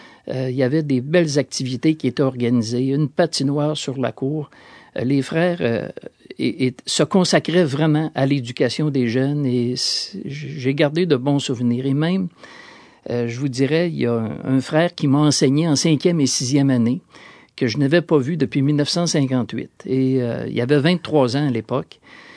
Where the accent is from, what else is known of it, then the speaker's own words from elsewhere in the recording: Saint-Romuald, Quebec, Canada; born there; Mon père est natif de Saint-David. Moi, je suis né à Saint-Romuald.